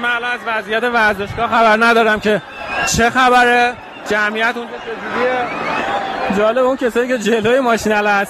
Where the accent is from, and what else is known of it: Tehran, Tehran Province, Iran